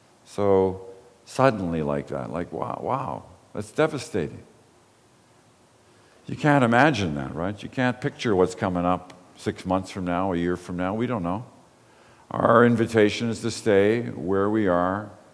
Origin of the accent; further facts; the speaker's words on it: Belfast, Northern Ireland, United Kingdom; born there; I was born in Belfast. And all my family still lives in Belfast, and some of them live in Portrush.